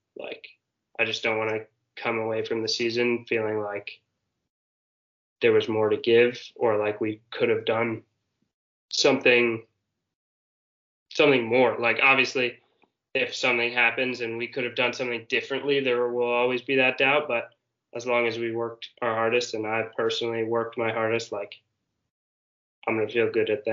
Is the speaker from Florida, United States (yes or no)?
no; New York City, New York, United States; I grew up in New York City, where Youth Ultimate is, like, not really a thing.